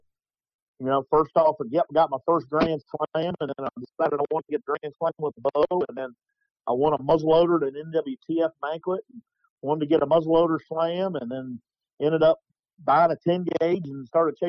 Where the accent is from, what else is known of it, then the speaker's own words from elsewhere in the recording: South Carolina, United States; high school, I got on a hunting club in Cottageville, South Carolina, which is about 25 minutes from my hometown.